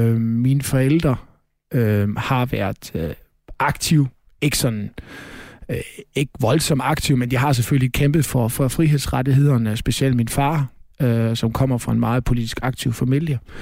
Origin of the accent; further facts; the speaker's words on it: Leipzig, Saxony, Germany; Leipzig, hvor jeg kommer fra, det har været en af de byer, hvor der var de største demonstrationer